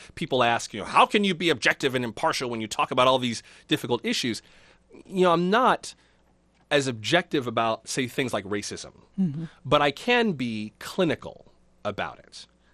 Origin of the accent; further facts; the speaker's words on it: Florida, United States; I love Georgia. I'm from Florida.